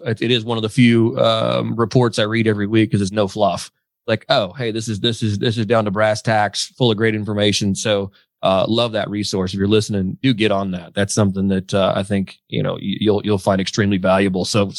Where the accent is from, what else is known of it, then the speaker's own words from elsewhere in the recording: Indianapolis, Indiana, United States; And you hail from my hometown as well. I lived in Indy for 30